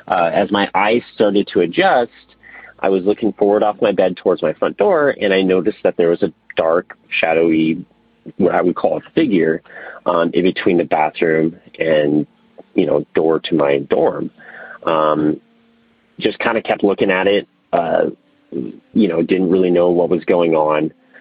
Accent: San Diego, California, United States; So I am actually originally from San Diego.

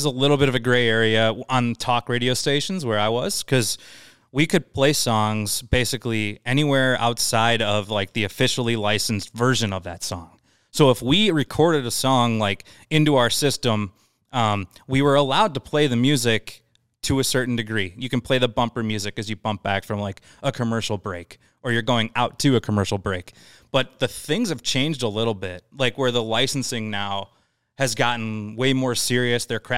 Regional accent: Minnesota, United States; Yeah, I mean, I grew up here in Minnesota.

